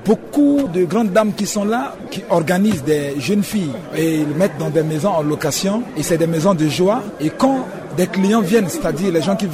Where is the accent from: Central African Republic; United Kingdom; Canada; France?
Central African Republic; Il y a plusieurs formes de traite des humains chez nous en République centrafricaine.